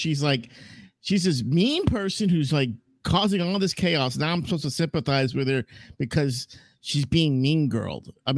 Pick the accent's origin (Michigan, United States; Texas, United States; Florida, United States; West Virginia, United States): Texas, United States; Houston; I'm from Houston